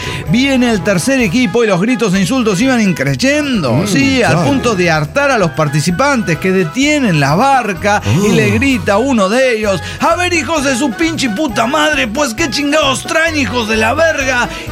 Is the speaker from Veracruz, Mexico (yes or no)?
no; Silao, Guanajuato, Mexico; Soy el aldeano de Silao.